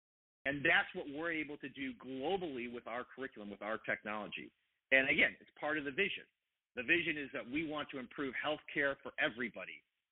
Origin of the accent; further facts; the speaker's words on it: Midwest, United States; I'm an Irish Catholic boy from the Midwest.